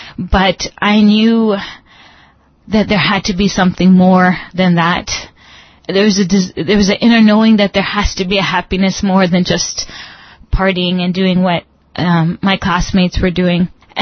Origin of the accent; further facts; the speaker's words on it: Canada; I'm from Canada.